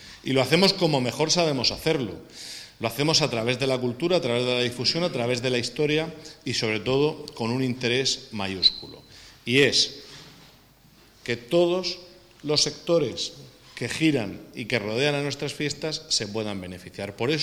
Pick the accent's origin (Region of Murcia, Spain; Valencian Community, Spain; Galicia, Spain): Region of Murcia, Spain; Santomera; llevando el nombre de mi pueblo y dejando ese marchamo pues de calidad y de alegría